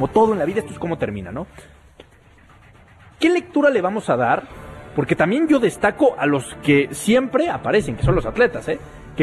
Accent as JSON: {"language": "Spanish", "country": "Mexico", "said": "Pero somos mexicanos."}